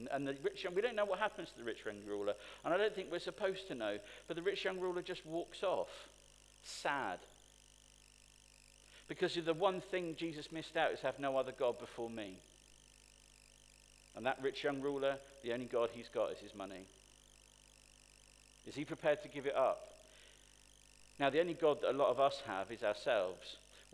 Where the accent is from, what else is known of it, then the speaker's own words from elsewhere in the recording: United Kingdom; partly because we're British